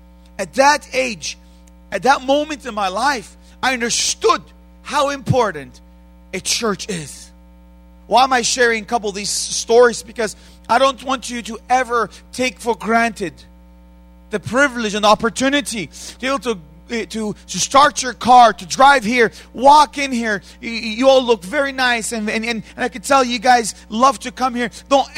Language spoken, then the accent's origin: English; Bethlehem, West Bank, Palestine; English is a second language; moved away as an adult; also born or lived in Jerusalem; I was born in Jerusalem, and I grew up in the birth city of Jesus Christ, Bethlehem. I came from Israel just a few weeks ago, traveling in the U.S. for a short time